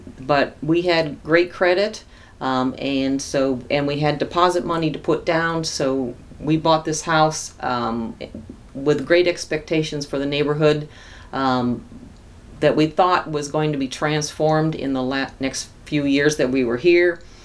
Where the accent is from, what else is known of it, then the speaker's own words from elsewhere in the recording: Youngstown, Ohio, United States; born there; I was born in Youngstown, Ohio, October 21st, 1954.